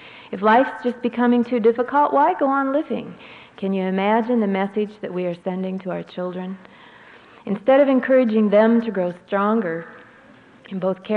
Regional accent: Iowa, United States; I come from Iowa, the state where, like Missouri and like many of other Midwestern states, we still have the moral values and the good thinking, you know.

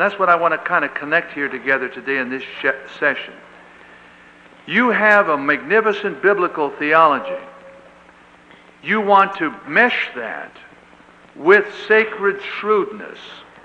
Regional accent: Pittsburgh, Pennsylvania, United States; also born or lived in Chicago; I was raised in Pittsburgh, I was an Eastern boy, I went to the Bronxville Concordia

